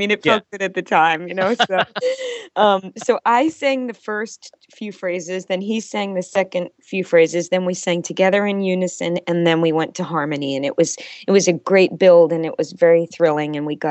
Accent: Nashua, New Hampshire, United States; My parents are from Boston, and I'm from Nashua, New Hampshire.

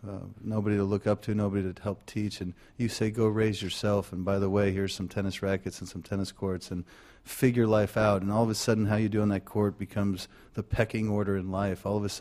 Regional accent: Las Vegas, Nevada, United States; I'm from Vegas. I've seen the house win too many times.

